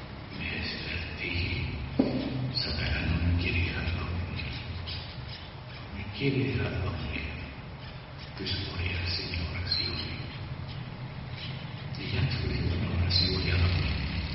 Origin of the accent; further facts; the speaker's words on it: Medellín, Antioquia, Colombia; born there; estuve 15 años en volver a Colombia, a Medellín, donde yo nací.